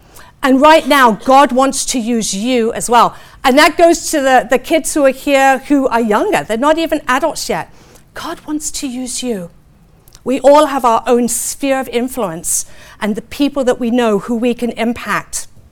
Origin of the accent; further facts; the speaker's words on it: England, United Kingdom; accent: English; Always blame that on my English accent, by the way.